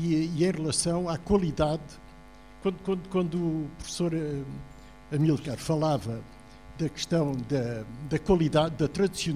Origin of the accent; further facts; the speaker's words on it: Lisbon, Portugal; Na minha infância, em Lisboa, esperavam-se pelas primícias do Algarve.